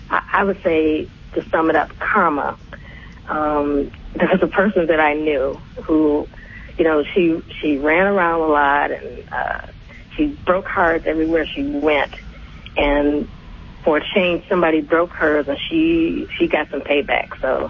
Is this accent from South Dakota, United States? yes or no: no; Detroit, Michigan, United States; now in California, United States; I am from Detroit, Michigan, the Motor City.